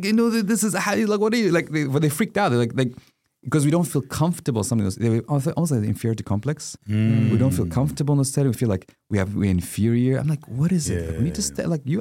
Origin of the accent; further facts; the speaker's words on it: Dar es Salaam, Tanzania; born there; So our grandparents moved from Yemen, Hadramaut, to Tanzania. My parents were born in Tanzania. I was born in Tanzania, Dar es Salaam.